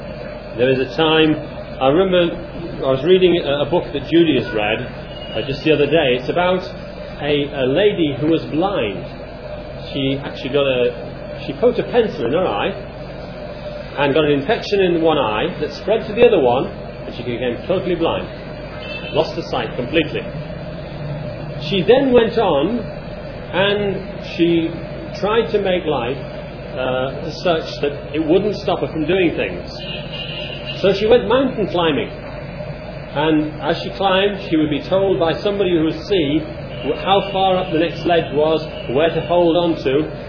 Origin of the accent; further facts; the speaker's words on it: England, United Kingdom; Now that's very unusual for us as English. We're overly polite.